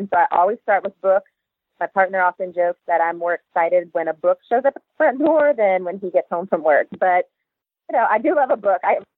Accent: Louisiana, United States; read it on a plane once, actually on the way to a NASPA in New Orleans, you know, going back to my home state.

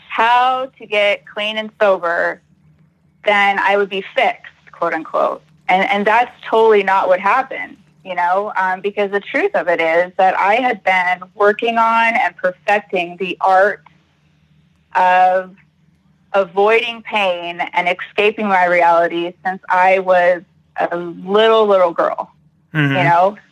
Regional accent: Temecula, California, United States; I am from Temecula, California.

